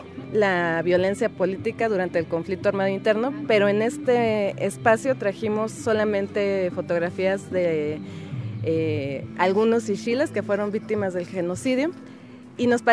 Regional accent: Mexico; soy mexicana

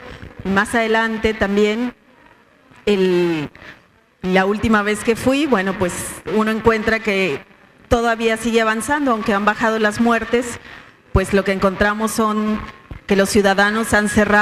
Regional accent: Chihuahua, Mexico

